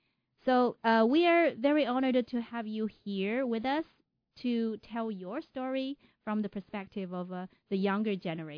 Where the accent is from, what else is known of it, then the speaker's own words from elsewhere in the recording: Shanghai, China; Oh, my hometown.